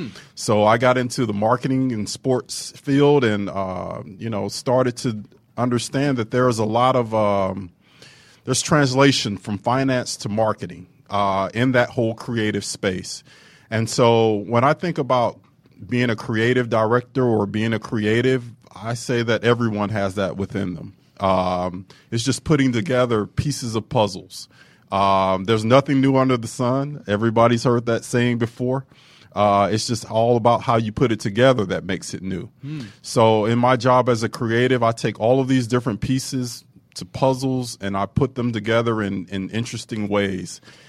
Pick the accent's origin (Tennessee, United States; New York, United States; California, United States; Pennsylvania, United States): Tennessee, United States; Chattanooga; also born or lived in Memphis; growing up in Chattanooga, Tennessee, going to school in Memphis, I'm a Southern boy.